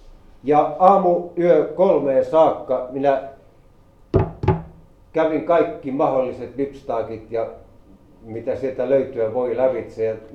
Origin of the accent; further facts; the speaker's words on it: Ylistaro, South Ostrobothnia, Finland; Me olimme siinä Ylistaron Untavalan kylän, mistä me olemme kotoisin